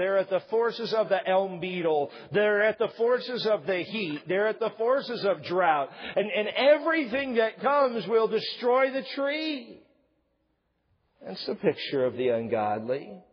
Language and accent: English; Washington, United States; I remember growing up as a kid, growing up in Washington